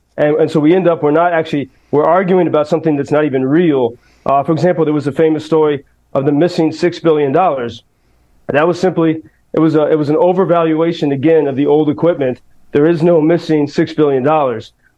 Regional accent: United States; I speak as an American who knows Washington all too well.

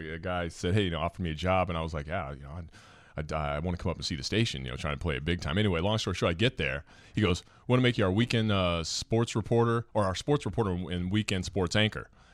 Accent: Lincoln, Nebraska, United States; Yeah, you know, I grew up in Lincoln, Nebraska, obviously, and that's where the University of Nebraska is.

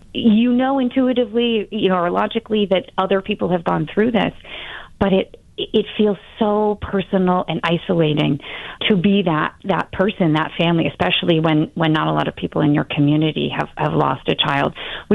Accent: Falmouth, Massachusetts, United States; Well, I'm from Falmouth originally. I grew up year-round.

